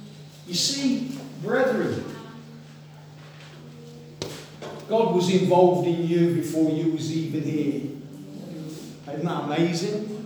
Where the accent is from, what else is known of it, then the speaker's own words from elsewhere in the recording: England, United Kingdom; I'm not used to that, I'm from England, come on.